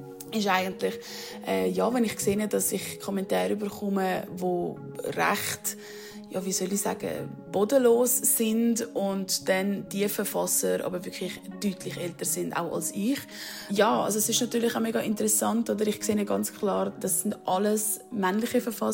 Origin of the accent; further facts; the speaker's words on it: Zurich, Switzerland; ich bin 25 und ich komme aus Zürich.